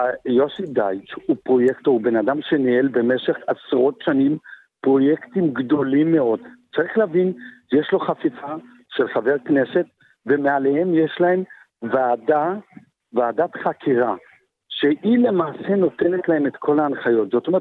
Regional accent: Jerusalem, Jerusalem District, Israel; אני ירושלמי, דור שביעי

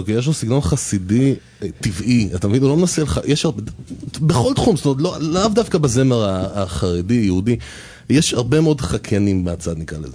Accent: Haifa, Haifa District, Israel; אני במקור מחיפה.

